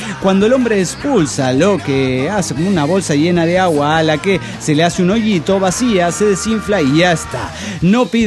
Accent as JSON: {"language": "Spanish", "region": "Mexico City", "country": "Mexico", "said": "del DF mexicano."}